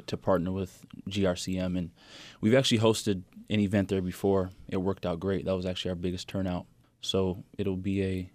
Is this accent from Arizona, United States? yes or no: yes; Arizona, United States; also born or lived in Denver; Growing up in Arizona, the only body of water experience we get is salty.